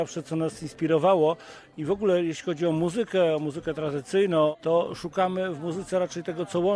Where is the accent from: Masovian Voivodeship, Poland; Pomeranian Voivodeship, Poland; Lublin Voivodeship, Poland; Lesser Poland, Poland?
Lublin Voivodeship, Poland; Lublin; My pochodzimy z Lublina, fascynujemy się Karpatami